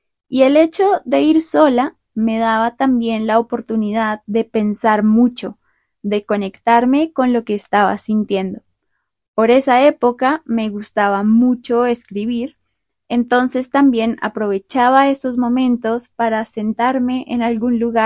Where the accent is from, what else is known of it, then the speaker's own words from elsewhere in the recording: Colombia; el español de Latinoamérica, específicamente el de Colombia, que es de donde soy.